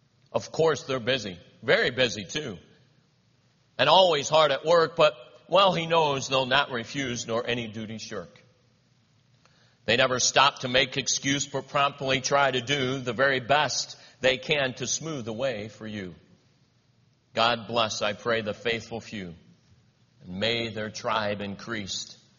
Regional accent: Cleveland, Ohio, United States; I have lived here for 26, 27 years. I grew up in Cleveland, Ohio. And as a Christian there, I was saved at 8 years old.

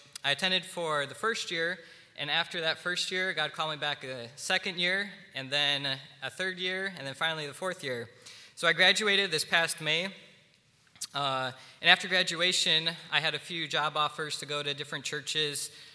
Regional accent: Wisconsin, United States; I grew up in Wisconsin.

